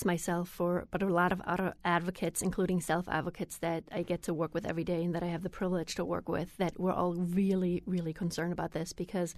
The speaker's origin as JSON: {"language": "English", "country": "Germany", "tie": "born or raised there", "moved": "as an adult", "said": "I grew up in Germany with a very different system, and I didn't pay that much attention about the system because I was 19 when I came here."}